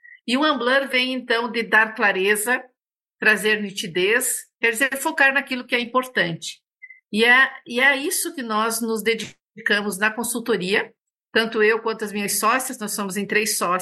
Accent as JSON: {"language": "Portuguese", "town": "Esmeralda", "region": "Rio Grande do Sul", "country": "Brazil", "moved": "yes", "said": "Ah, eu sou gaúcha de Esmeralda, mas saí de lá faz muitos anos."}